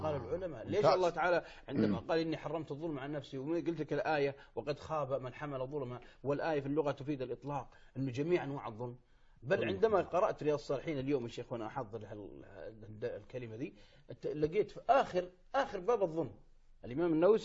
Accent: Saudi Arabia; وعندكم الكويت وعندنا في السعودية هذا موجود

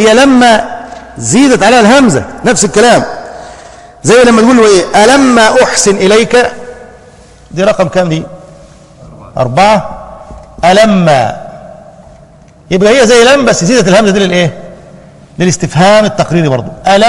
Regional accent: Egypt; زي ما بيقولوا عندنا في الريف المصري

